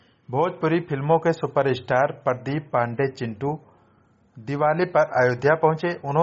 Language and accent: Hindi; Uttar Pradesh, India; मैं खुद गोंडा जिले का रहने वाला हूं।